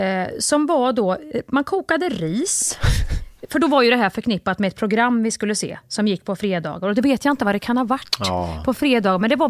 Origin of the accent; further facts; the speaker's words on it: Kristinehamn, Värmland, Sweden; Alltså, jag är uppvuxen ju i Kristinehamn.